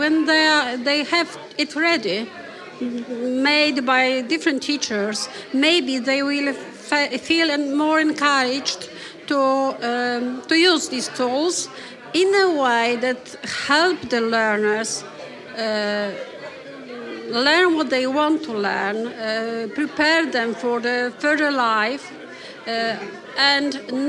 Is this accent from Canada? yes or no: no; Krakow, Lesser Poland, Poland; I'm from Poland, Krakow.